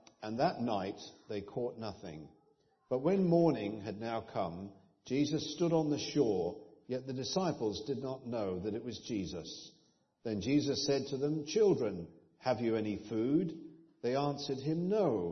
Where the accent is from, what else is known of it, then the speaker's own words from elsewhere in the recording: England, United Kingdom; A few miles from my hometown in England is a beautiful fishing village